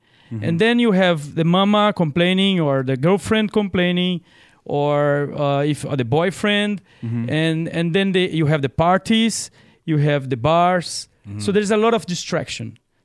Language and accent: English; Brazil; first language Portuguese; English is a second language; now in Portugal; My kids, I wanted to have my kids learning my mother language, Portuguese. Mm. Brazil speaks Portuguese.